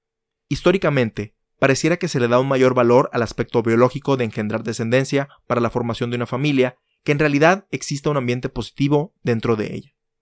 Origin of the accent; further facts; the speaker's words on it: Mexico; Lamentablemente, en mi país, México, tenemos uno de los mayores índices de asesinatos de periodistas a nivel mundial